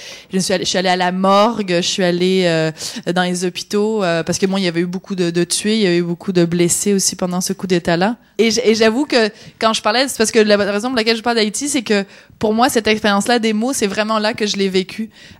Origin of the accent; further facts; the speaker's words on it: France; born there; je suis née en France de parents québécois, ce qui explique mon petit accent dont j'entends parler à peu près tous les jours.